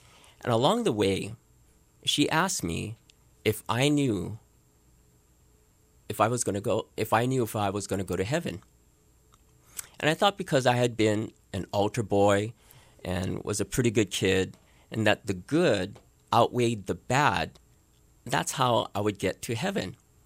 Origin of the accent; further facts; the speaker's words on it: Honolulu, Hawaii, United States; I grew up in the Wailea Kahala area. My dad found a place there, and it was a wonderful place to grow up.